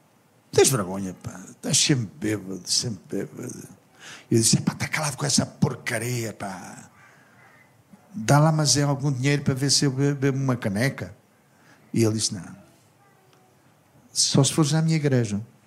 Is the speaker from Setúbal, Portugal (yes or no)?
no; Lisbon, Portugal; born there; eu nasci em Alfama, portanto no lar de Dona Rosa, onde existe hoje uma das casas de fado mais conhecidas, que é a Mesa de Frades